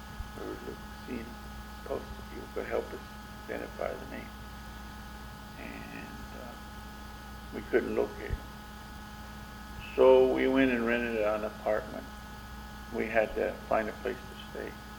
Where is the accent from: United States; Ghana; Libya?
United States; Edna, Texas; born there; I was born in Edna, Texas, February